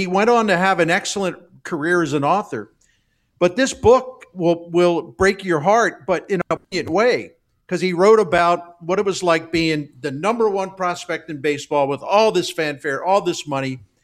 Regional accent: Baltimore, Maryland, United States; I grew up in Baltimore, and the 1960s were magical for the Orioles.

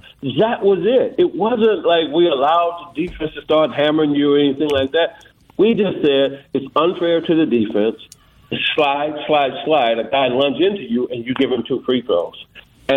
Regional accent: Natchitoches, Louisiana, United States; And that was me as a young kid growing up in Natchitoches, hearing about you.

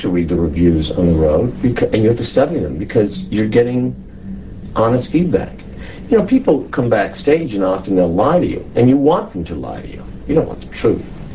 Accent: Canada; I'm Canadian

